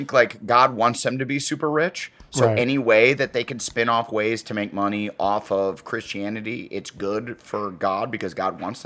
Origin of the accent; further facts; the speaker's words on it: Midwest, United States; I am from the Midwest. You could tell by the signage.